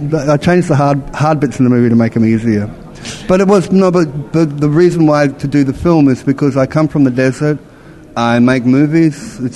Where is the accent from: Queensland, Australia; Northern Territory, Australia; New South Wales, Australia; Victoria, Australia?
Northern Territory, Australia; Alice Springs; You know, I grew up in Alice Springs in the desert. You know what I mean?